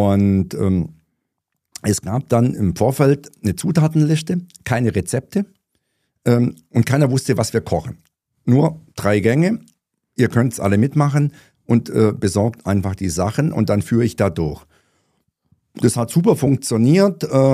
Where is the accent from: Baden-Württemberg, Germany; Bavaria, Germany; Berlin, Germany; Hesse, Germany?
Bavaria, Germany; als Algove bin ich ja Schwabe